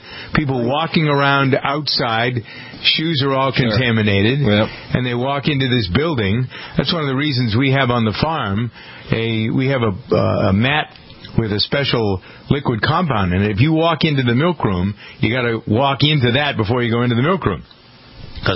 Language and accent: English; Framingham, Massachusetts, United States; this contaminated pharmacy here in Framingham, my hometown.